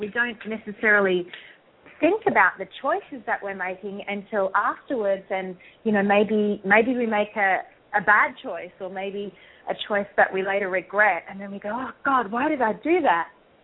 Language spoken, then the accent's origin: English; Australia; accent: Australian; Yes, my Australian accent, that's right.